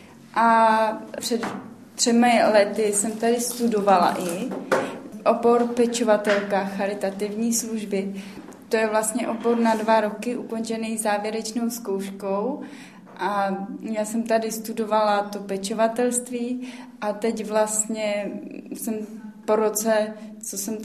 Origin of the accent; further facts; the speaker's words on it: Plzeň, Plzeň Region, Czechia; now in Prague, Czechia; protože já nejsem tady odsud z Prahy, jsem z Plzně.